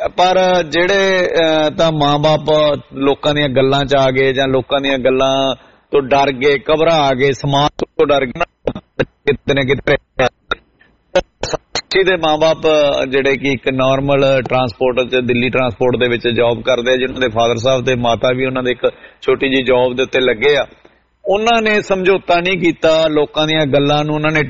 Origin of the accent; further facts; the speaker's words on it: Haryana, India; ਪਰ ਮੈਂ ਹਰਿਆਣੇ ਤੋਂ ਬਿਲੋਂਗ ਕਰਦਾ